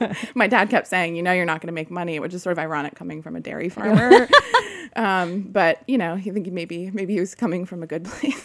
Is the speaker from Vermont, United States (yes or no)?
yes; Vermont, United States; I grew up in Vermont on a small organic dairy farm.